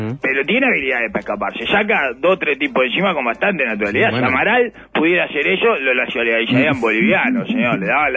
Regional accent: Uruguay; Como todo uruguayo resentido

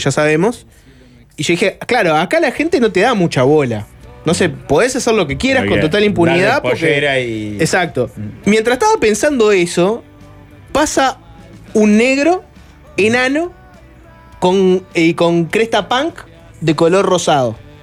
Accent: Uruguay; No me considero raro, me considero un uruguayo promedio.

